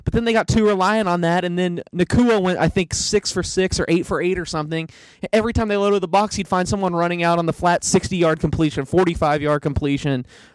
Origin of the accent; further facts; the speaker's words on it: Alabama, United States; because I grew up in Alabama originally, and I think Alabama football is every bit as good as Texas